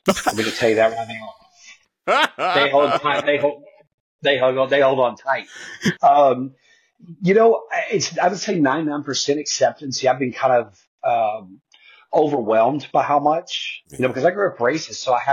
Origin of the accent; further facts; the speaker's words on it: Arkansas, United States; I grew up in Arkansas. My grandparents grew up with John H. Johnson when they were little kids in Arkansas City, Arkansas.